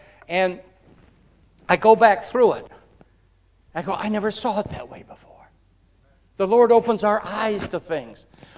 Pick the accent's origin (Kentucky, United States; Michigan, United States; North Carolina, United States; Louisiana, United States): Michigan, United States; Detroit; I said, where are you from? He said, from Detroit area. I said, me too.